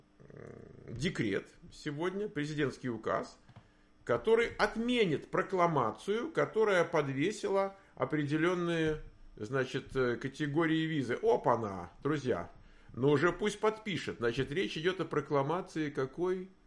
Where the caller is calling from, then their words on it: Dnipro, Dnipropetrovsk Oblast, Ukraine; Привет вам из прямо это, из Днепра.